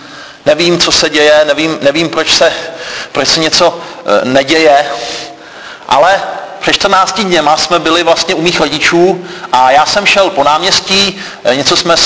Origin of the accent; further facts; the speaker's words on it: Golčův Jeníkov, Vysočina Region, Czechia; já pocházím z Golčova Jeníkova, což je takové městečko na Vysočině